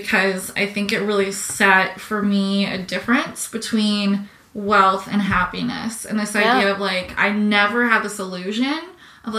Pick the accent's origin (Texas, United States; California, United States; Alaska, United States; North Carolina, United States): California, United States; Santa Barbara; I was actually gonna talk about growing up in Santa Barbara because I definitely grew up around kids who had a lot of privilege.